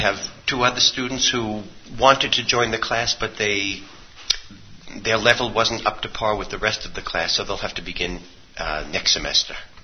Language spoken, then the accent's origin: English; Bronx, New York, United States; I heard Yiddish as a child. I'm from New York, from the Bronx, and I heard my parents speaking it when I was a young child